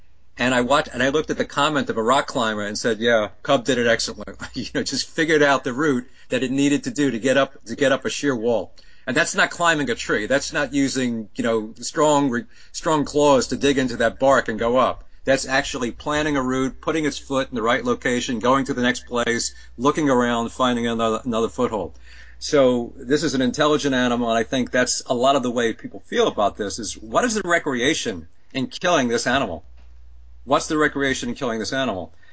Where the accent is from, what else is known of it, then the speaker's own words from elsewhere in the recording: New York, United States; I mean, I grew up fishing in New York, and as a kid, I mean, catching a fish was important to me.